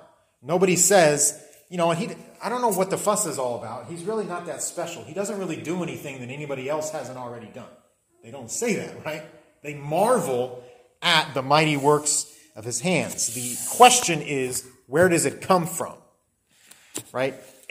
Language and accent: English; Florida, United States; also born or lived in Indianapolis, Indiana; I was born in Indianapolis, Indiana. I lived there until I was about 11, but ever since then, I've lived in Florida.